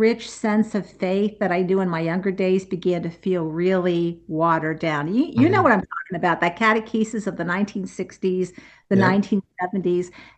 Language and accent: English; Reading, Pennsylvania, United States; So my siblings and I were raised near Reading, and I was the first person in my family to ever attend college.